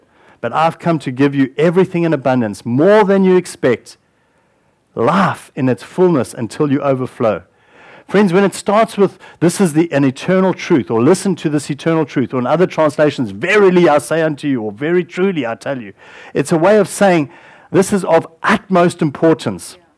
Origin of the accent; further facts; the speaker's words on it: South Africa; growing up in South Africa